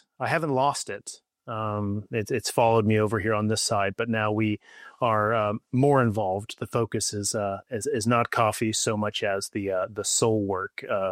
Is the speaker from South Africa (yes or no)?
yes; Cape Town, Western Cape, South Africa; But we're here from Cape Town